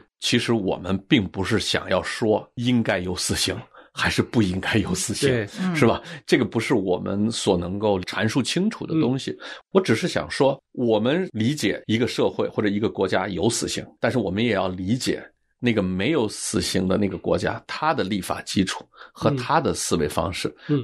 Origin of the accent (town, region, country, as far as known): China; born or raised there